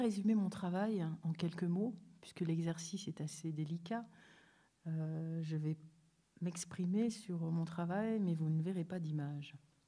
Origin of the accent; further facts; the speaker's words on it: Paris, Île-de-France, France; born there; ce qui fait ma vie ici en France, où je suis née, à Paris.